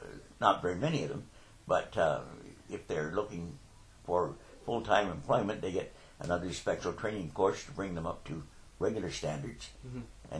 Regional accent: Vancouver, British Columbia, Canada; also born or lived in Los Angeles, United States / Oakland, United States / Portland, United States; In several places. I started in Los Angeles, California, Oakland, California, Portland, Oregon, and from 1940 in Vancouver, where I attended grade school, junior high, high school, and UBC.

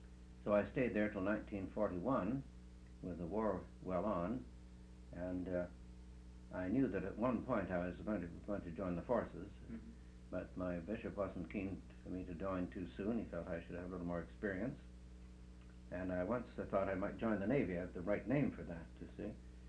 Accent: Toronto, Ontario, Canada; Well, I was born in 1911 in Toronto, and my father was an Anglican priest, and he was rector of a church called St. Mark's Church, West Toronto.

